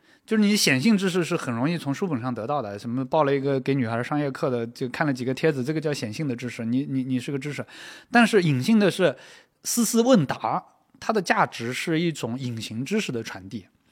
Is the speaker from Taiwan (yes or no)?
no; Jiangsu, China; 我本身是江苏人，所以你看江浙沪的人的感觉又不一样。